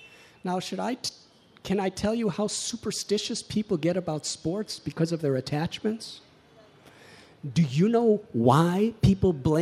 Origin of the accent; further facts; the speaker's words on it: Chicago, Illinois, United States; I'm from Chicago. And we have a baseball team called the Chicago Cubs.